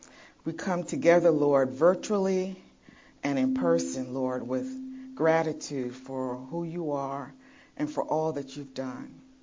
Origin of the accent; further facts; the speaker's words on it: Jamaica; born there; I was born in Jamaica.